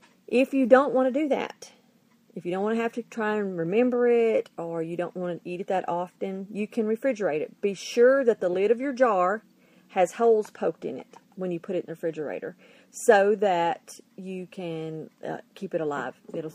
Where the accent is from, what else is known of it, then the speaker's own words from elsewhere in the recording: the South, United States; now in Northern Idaho, United States; You know, we're from the South and we're transplanting to Northern Idaho. So down there, it was 105, 115 in the summer, and I didn't want to turn the oven on to make bread.